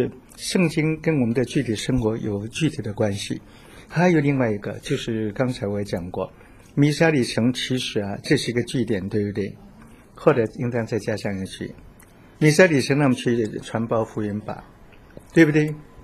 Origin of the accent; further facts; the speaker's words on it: Gulangyu, Fujian, China; first language Min Nan; 我本身是国浪屿的人，我是讲闽南话的，那闽南话有台语，还有那个就是漳州，还有个泉州，那泉州的腔调那就是现在的鹿港